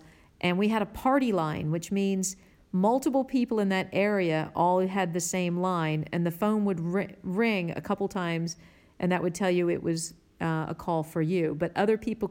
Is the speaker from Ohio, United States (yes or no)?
yes; Zanesville, Ohio, United States; born there; I was born in Zanesville, Ohio in 1967.